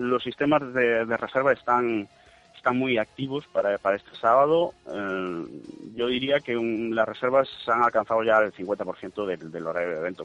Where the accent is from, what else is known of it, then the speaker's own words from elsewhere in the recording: Russia; Spanish is a second language; yo sé hablar español e inglés, no puedo, siendo ruso, no puedo controlar España ya así.